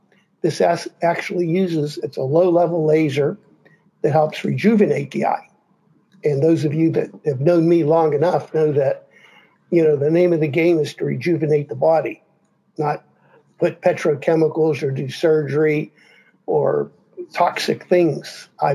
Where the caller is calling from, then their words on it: Hanoi, Vietnam; I'm calling you from Hanoi, Vietnam. My wife and I are here. We've been here for the last week.